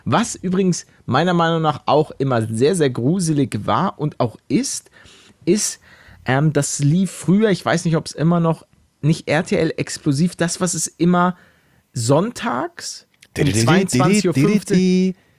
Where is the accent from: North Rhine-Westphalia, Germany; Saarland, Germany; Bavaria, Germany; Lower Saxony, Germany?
Lower Saxony, Germany; Buchholz; Ich wollte nach Buchholz zurück, da wo ich geboren bin und aufgewachsen bin.